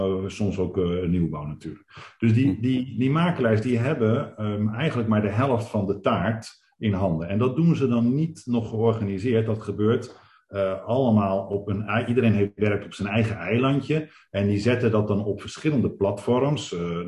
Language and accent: Dutch; Netherlands; Nou ja, wij als Nederlanders zijn dat inderdaad niet gewend.